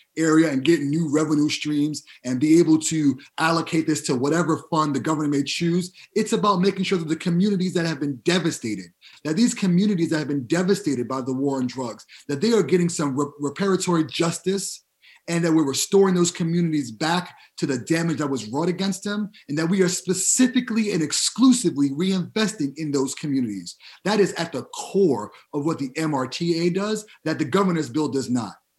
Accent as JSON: {"language": "English", "town": "Bronx", "region": "New York", "country": "United States", "said": "I'm originally from the Bronx."}